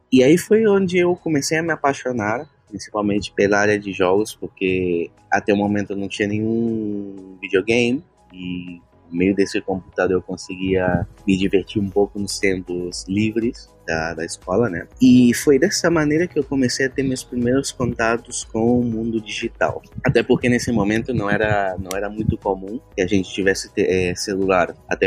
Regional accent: Angra dos Reis, Rio de Janeiro, Brazil; Bom, eu sou do Rio de Janeiro. Eu vivi toda a minha adolescência em Angra dos Reis.

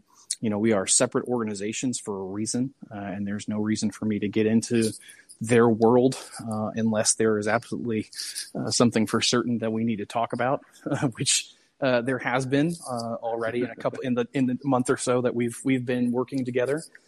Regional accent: Indiana, United States; now in Indianapolis, United States; came back to Indiana after I grew up in Northwest Indiana, went to school at DePauw, graduated, moved out to DC, came back after law school to Indianapolis

